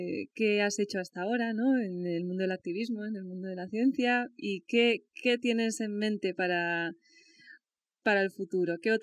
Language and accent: Spanish; Basque Country, Spain; Somos de Euskal Herria, eso es.